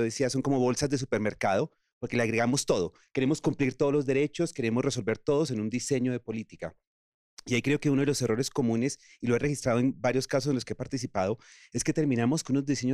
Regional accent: Colombia; en el caso colombiano tendemos a hacer diseños

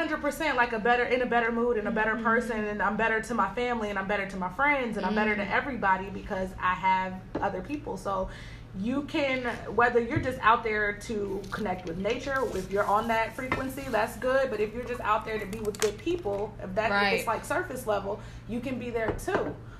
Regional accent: Detroit, Michigan, United States; now in St. Louis, United States; Like, I mean, I'm not from here, and a lot of us hikers are not from St. Louis. I've been here for 3 years. I'm from Detroit.

